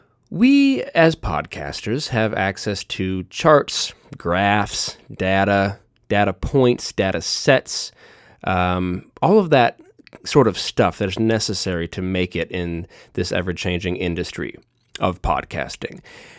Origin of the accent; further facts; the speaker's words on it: United States; What a beautiful time for Americans to pretend for just a moment in time that we are Irish.